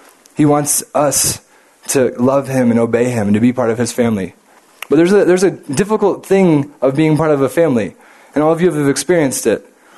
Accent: United States; Are you crazy? I'm an American.

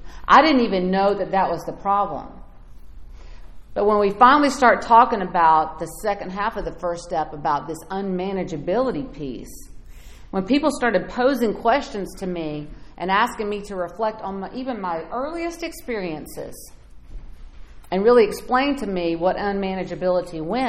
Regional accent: Georgia, United States; See, I grew up in South Georgia, y'all, and I always say it was Jesus and sweet tea, right?

